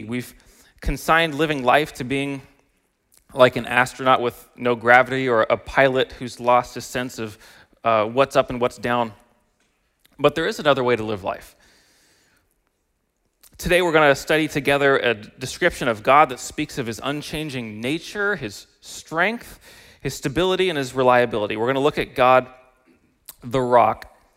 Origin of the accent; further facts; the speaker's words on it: Seattle, Washington, United States; also born or lived in Idaho, United States; I grew up in the Pacific Northwest. My family, we lived in Seattle, or just south of Seattle, for most of my childhood. A view of the Olympics. It's beautiful, and the Cascades and Mount Rainier. And then we moved to southern Idaho